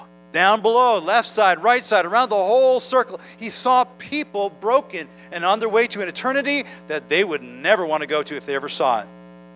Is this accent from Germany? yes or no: no; Canada; some of us live with the fact that we're Canadian.